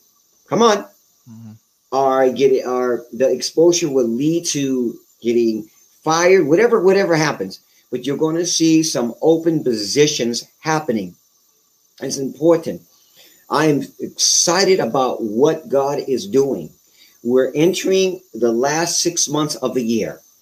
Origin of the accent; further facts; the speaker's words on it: England, United Kingdom; because I'm English. You know, I speak English.